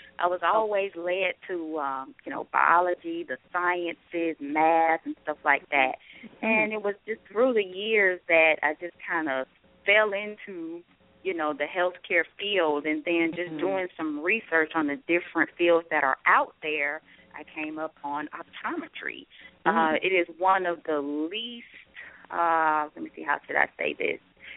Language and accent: English; Atlanta, Georgia, United States; Yes, but actually I was born and raised here in Atlanta, went to school a few times far away, and then came right back.